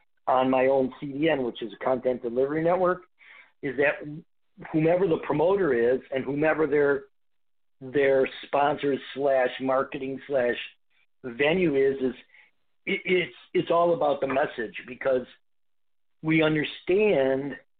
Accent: Detroit, Michigan, United States; living in Detroit. I mean, I grew up in Motown.

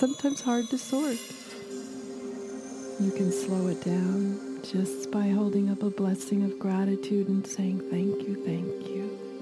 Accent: Pacific Northwest, United States; Growing up in the Pacific Northwest, yeah, I'm one of those tree hugger types of gals.

